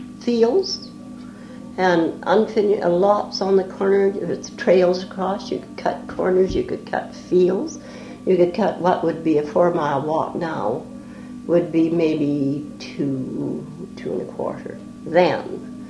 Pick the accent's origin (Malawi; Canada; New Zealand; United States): Canada; Victoria, British Columbia; Yes, I was born in Victoria. Six brothers and a sister, we were born right opposite Victoria High School.